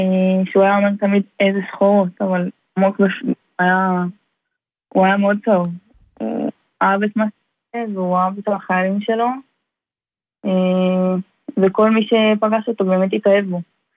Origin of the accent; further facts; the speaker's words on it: Petah Tikva, Central District, Israel; now in Tel Aviv, Israel; אנחנו עכשיו מתל אביב, אבל היינו, למדנו בפתח תקווה. היינו בבית ספר בפתח תקווה, כל החיים שלנו הרוב היה בפתח תקווה